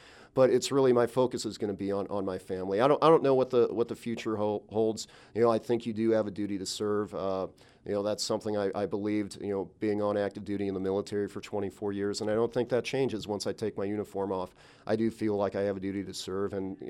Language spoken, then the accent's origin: English; Waterloo, Illinois, United States; I'm from Waterloo, which is a small town about 30 minutes from St. Louis, Missouri.